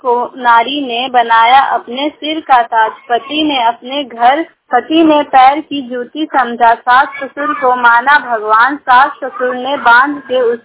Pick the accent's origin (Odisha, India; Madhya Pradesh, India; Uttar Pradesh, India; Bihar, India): Bihar, India; मैं चंडी प्रखंड से हूँ, जिला ललनंदा।